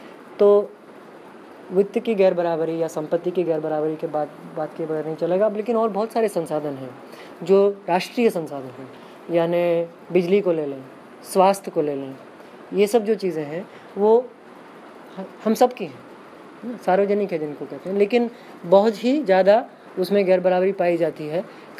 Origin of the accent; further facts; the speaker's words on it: Mumbai, Maharashtra, India; बम्बई में, मैं बम्बई से हूँ, बम्बई में सब यही हुआ